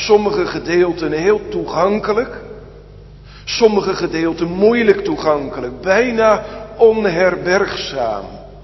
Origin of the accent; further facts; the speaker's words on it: Sliedrecht, South Holland, Netherlands; Vroeger in Sliedrecht, waar ik ben opgegroeid, kwamen mijn broer en ik wel eens bij een man die een kast vol boeken had.